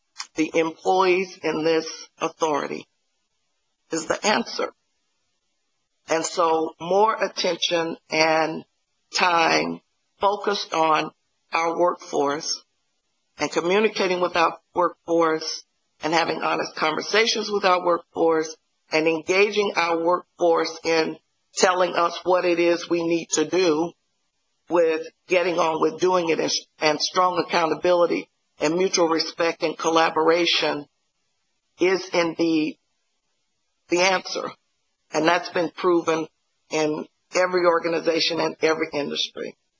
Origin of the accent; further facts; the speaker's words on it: Alabama, United States; And I'm from Alabama, and for us, integrity is saying what you said behind closed doors that you'll say in front of the person.